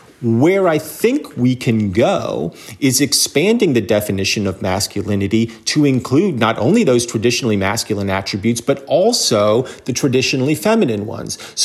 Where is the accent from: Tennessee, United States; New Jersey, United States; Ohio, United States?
New Jersey, United States; are better citizens than the people that I grew up with in New Jersey in the 1980s.